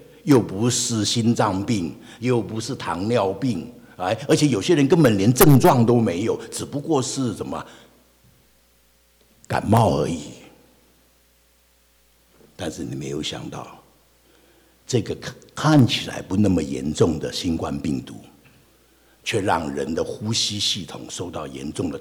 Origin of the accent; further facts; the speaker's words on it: China; 我本来以为只有我们中国人才会这样做